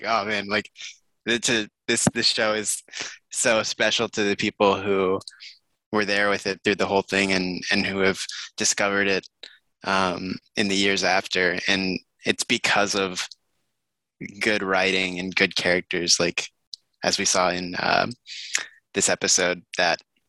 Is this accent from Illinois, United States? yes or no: no; Texas, United States; As a Texan, I want to say yes.